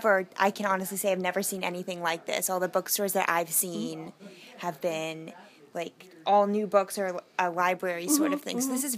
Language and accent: English; Virginia, United States; Oh, really? I went to Chantilly. I'm from the area.